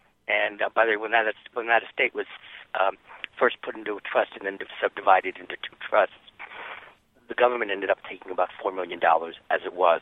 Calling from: Illinois, United States; Illinois.

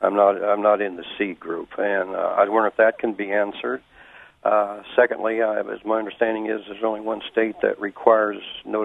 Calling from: Indiana, United States

